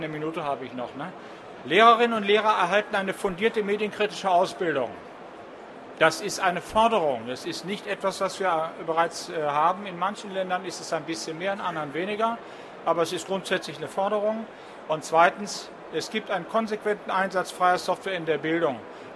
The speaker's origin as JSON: {"language": "German", "region": "Southern Germany", "country": "Germany", "said": "Ich komme aus Süddeutschland, arbeite in Nordrhein-Westfalen"}